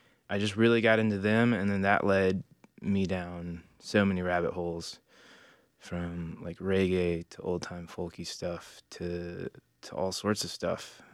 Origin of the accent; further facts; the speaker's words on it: Mooresville, North Carolina, United States; I was born and raised in Mooresville, North Carolina, which is, for all Charlotte people, we talk in exits of 77, so it was exits 36, so just about 20 miles outside of the city